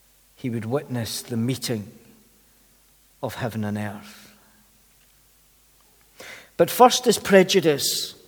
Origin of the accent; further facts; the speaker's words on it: Glenrothes, Scotland, United Kingdom; Or because I'm from Glenrothes, it's like somebody coming from Kirkcaldy.